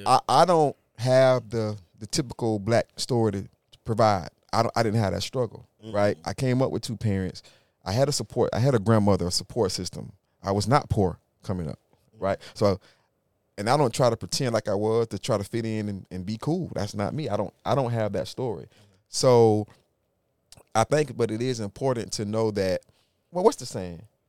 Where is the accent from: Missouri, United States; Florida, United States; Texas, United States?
Florida, United States; Jacksonville; it runs so deep in the city of Jacksonville, right? I'm from Jacksonville.